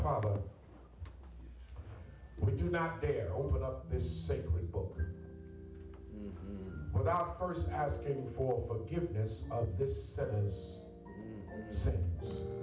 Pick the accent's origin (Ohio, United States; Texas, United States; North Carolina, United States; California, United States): Ohio, United States; also born or lived in Atlanta; I'm from Ohio, so that's new to me. That's new food to me. We didn't have that in Atlanta where I came from.